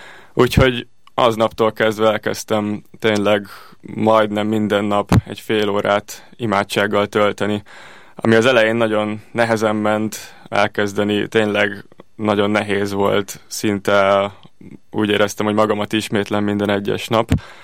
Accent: Budapest, Hungary; Budapesten születtem 1994-ben

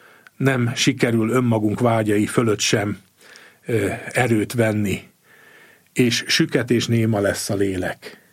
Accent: Újkígyós, Békés, Hungary; én a Békés megyei Újkígyósról származom, tehát nagyon izgalmas ez a közösség, ahová beleszülettem

